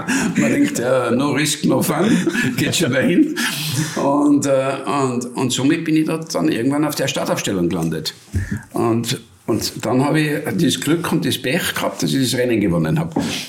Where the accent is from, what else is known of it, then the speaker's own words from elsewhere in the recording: Wörgl, Tyrol, Austria; ja bei Wörgl, über Hennersberg haben wir überall Bergrennen gehabt und ich bin da heute halt immer als kleiner Junge auf die Bäume drum gesetzt